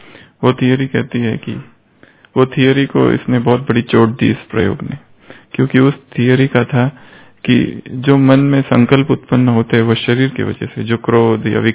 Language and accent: Hindi; Maharashtra, India; moved away as an adult; अच्छा, महाराष्ट्र। हम भी वहीं से हैं, अभी 20 साल यहाँ हो गए, परंतु वो स्थान भूला नहीं है।